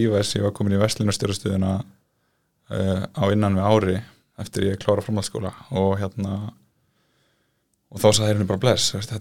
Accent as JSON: {"language": "Icelandic", "town": "Garðabær", "region": "Capital Region", "country": "Iceland", "tie": "born or raised there", "said": "ég hérna alveg upp í Garabænum. Ég sem sagt hérna var í Garaskóla og fer þaðan yfir í Flensborg."}